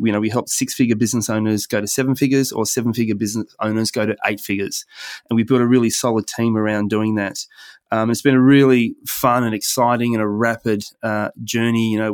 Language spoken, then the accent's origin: English; Perth, Western Australia, Australia; I've relocated here in December, so I've been here now 6 months. Perth is my hometown.